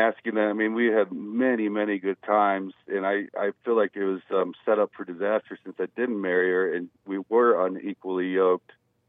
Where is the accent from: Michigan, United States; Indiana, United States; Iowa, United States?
Michigan, United States; Detroit; you know, we're from Detroit, and she would have homeless people living with us